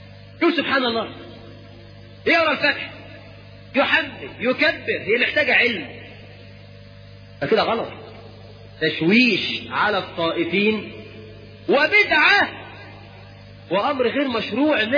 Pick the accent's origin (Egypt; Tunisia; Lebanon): Egypt; واحنا كمصريين يعني شفت ناس من كفر الدوار